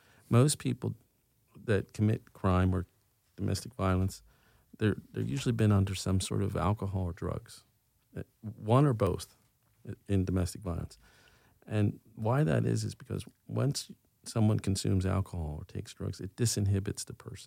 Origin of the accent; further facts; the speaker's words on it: New Jersey, United States; But I was born there. I was raised in New Jersey. And, you know, I became a lawyer.